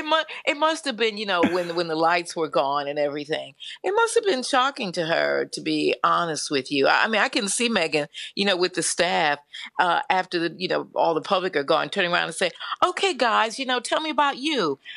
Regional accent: Chicago, Illinois, United States; born there; since you mentioned I was born in Chicago.

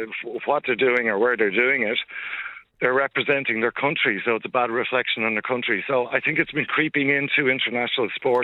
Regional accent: Galway, Connacht, Ireland; born there; My mother was from Galway and I was born in Galway

